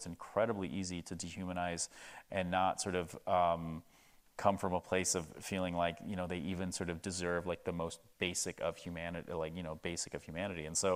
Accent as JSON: {"language": "English", "town": "Cincinnati", "region": "Ohio", "country": "United States", "tie": "born or raised there", "said": "I grew up in Cincinnati, Ohio, and if you're just a kid from Ohio, just like a white kid from Ohio, and you just sort of live in your little bubble"}